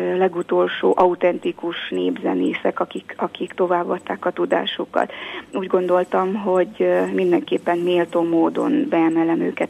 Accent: Transylvania, Romania; Magyarország anyaország, Erdély a szülőföldem

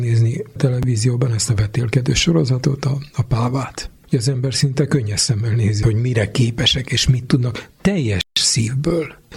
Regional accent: Jász-Nagykun-Szolnok, Hungary; Mi jászok erről úgy vélekedünk, hogy mi jászok vagyunk, de magyarok.

